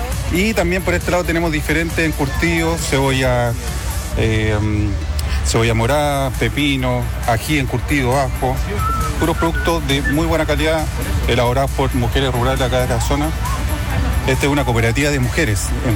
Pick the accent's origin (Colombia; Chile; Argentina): Chile; Olmué, Valparaíso; Yo soy de acá de Olmué.